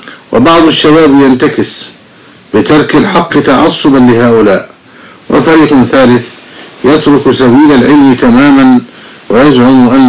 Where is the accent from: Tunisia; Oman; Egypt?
Egypt; في بلدنا مصر